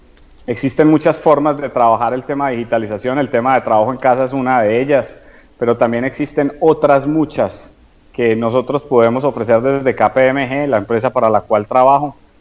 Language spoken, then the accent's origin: Spanish; Colombia; cosa que no habíamos nosotros como colombianos he podido arrancar desde hace muchísimos años